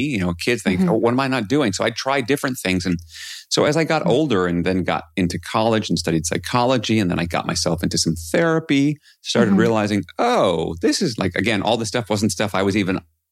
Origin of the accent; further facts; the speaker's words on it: New York City, New York, United States; So I grew up in New York City. It's not so unique.